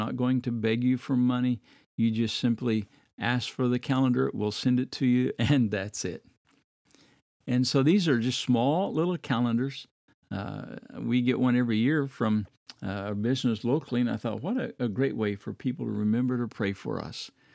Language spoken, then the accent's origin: English; Midwest, United States; I remember growing up in the Midwest and going to my grandparents' house